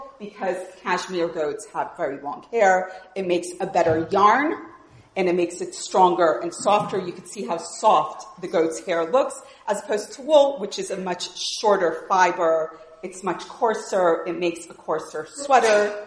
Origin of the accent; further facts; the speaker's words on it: United States; the loop is something growing up in the States, trees were tied with loops